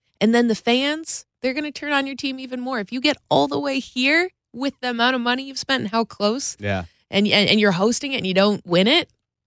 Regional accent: Toronto, Ontario, Canada; born there; I was born in Toronto. I moved to Winnipeg for Fox Soccer Report, moved to Regina for CTV, been at Fox Sports One the last 3.5 years

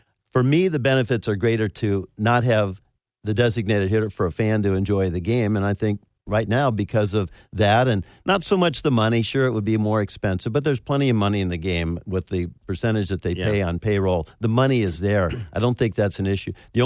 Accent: San Francisco, California, United States; Yes, and I've always said that because I grew up in San Francisco without the designated hitter.

